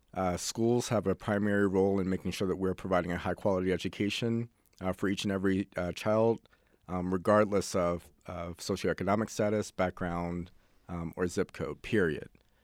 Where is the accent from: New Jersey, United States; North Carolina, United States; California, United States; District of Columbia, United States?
District of Columbia, United States; Washington; I grew up, I was born in Washington, D.C. to a single father, and my grandma served as my maternal figure.